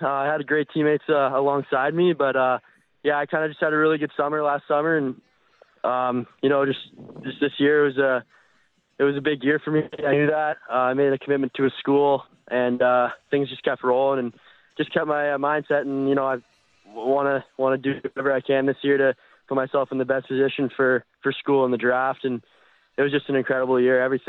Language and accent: English; Canada; Obviously, I'm Canadian